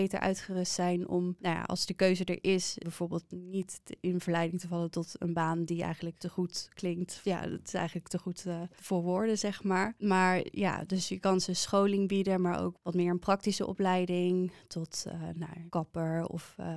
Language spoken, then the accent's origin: Dutch; Netherlands; Want ik ben gewoon hier uit Nederland, in Nederland geboren.